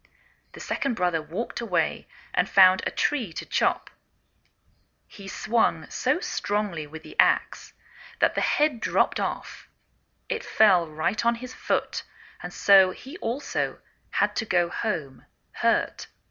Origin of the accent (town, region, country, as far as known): England, United Kingdom; now in United States